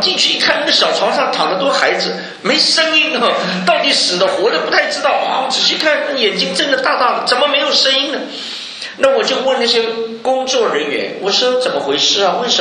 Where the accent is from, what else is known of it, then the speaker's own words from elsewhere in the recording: China; 我们中国人其实蛮会翻译的